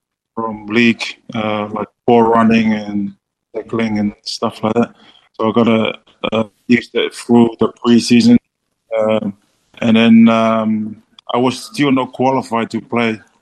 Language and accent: English; Namtoka, Tonga; also born or lived in Australia; I grew up in Namtoka, so my village didn't have any... they didn't play rugby, we only play soccer.